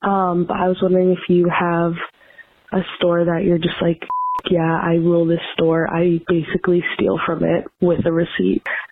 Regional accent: East Coast, United States; I'm from the East Coast. Mine is Ocean State Job Lot.

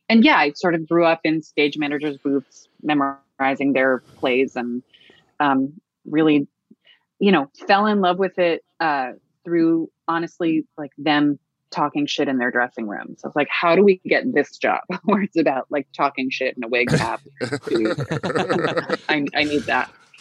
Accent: New York, United States; So I grew up in New York, and, you know, New York actors in the, from 86 on, you know, in the 80s and 90s, New York actors did mostly theater and Law and Order.

